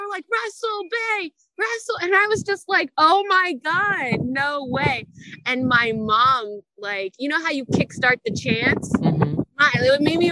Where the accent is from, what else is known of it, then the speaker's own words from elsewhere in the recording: New Jersey, United States; Like, I'm from Jersey, so I didn't think I would ever have a match with Erica Torres.